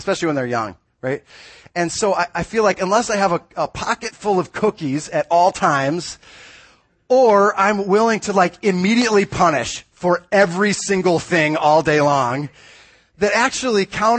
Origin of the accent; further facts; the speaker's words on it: Morton, Illinois, United States; I'm from Morton, Illinois, which calls itself the pumpkin capital of the world.